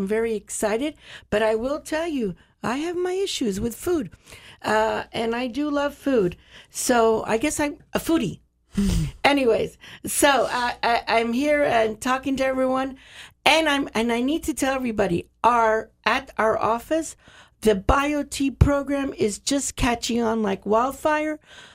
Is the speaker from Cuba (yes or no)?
yes; Cuba; My family is Latin. I came from Cuba. The biggest insult you can give another Cuban family is they come to visit and you don't even give them a cup of coffee.